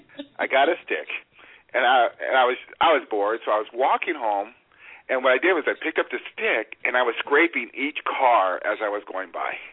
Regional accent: Philadelphia, Pennsylvania, United States; born there; I was born in Philadelphia, and South Side of Philadelphia. And this is when the neighbors knew each other and things.

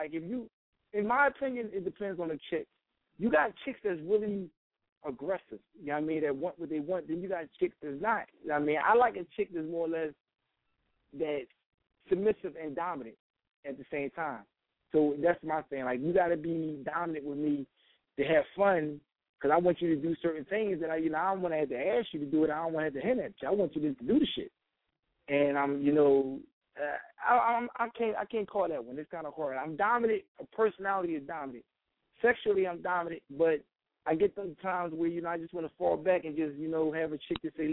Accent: Philadelphia, Pennsylvania, United States; I'm from Philadelphia, North Philly all day.

